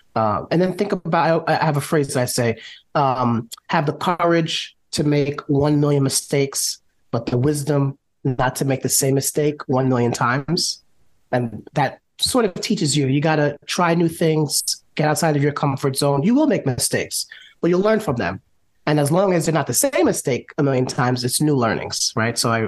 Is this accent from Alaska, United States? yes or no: no; New York, United States; So I'm born and raised in New York.